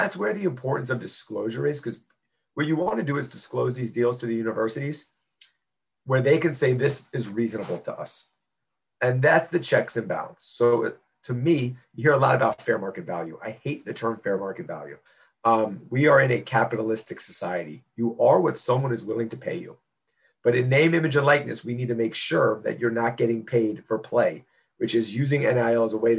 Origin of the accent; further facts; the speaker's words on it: Stone Mountain, Georgia, United States; I'm from Stone Mountain, Georgia, and there's a really good wing place from Stone Mountain, Georgia, and I was a local celebrity there as a high schooler